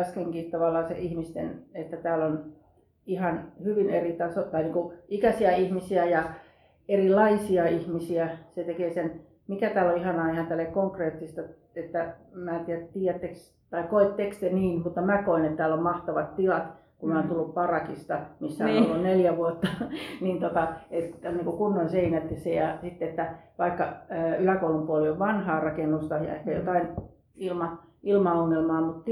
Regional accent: Lappeenranta, South Karelia, Finland; also born or lived in Joensuu / Kouvola / Helsinki; Mutta sitten nuoruuteni, lapsuuteni asunut Lappeenrannassa.

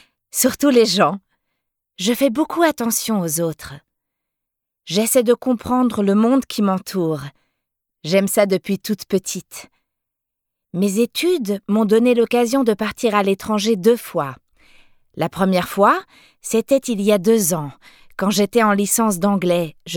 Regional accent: France; Je suis française, j'ai 23 ans

